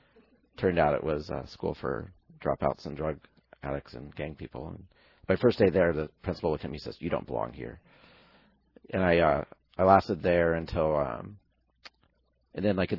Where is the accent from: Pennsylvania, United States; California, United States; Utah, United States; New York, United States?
Utah, United States; born there; So I was born in Utah, and kind of my earliest memories are of mountains and, you know, wide open spaces.